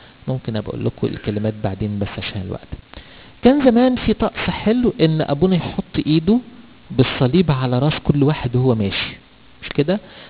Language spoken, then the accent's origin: Arabic; Egypt; الحقيقه احنا عندنا في مصر مش عارف اقول تعبير ايه، ما بنعملهاش يعني